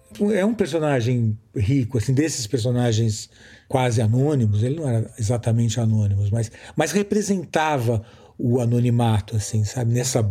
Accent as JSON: {"language": "Portuguese", "region": "São Paulo", "country": "Brazil", "also_born_or_lived": "Rio de Janeiro", "said": "E como paulista também, que depois morei muitos anos no Rio, tenho adoração pelo Rio."}